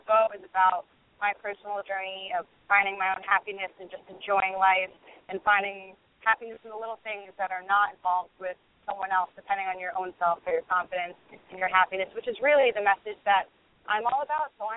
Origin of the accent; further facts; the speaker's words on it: New York, United States; I come from the New York area, and everybody there, it's this huge family of musicians